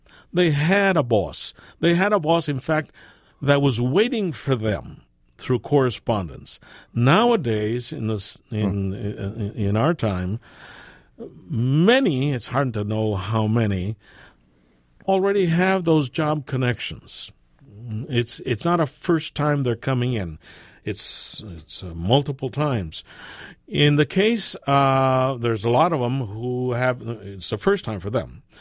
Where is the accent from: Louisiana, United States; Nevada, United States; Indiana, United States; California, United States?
California, United States; San Fernando; there's literature about that regarding TB in the Mexican-American population, specifically San Fernando, my hometown.